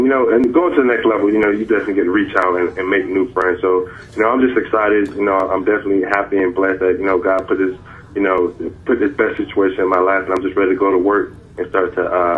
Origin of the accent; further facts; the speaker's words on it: Tampa, Florida, United States; I'm from Tampa, Florida.